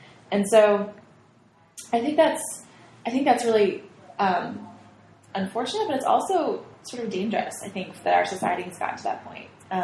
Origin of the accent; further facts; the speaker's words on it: New York, United States; So I grew up in upstate New York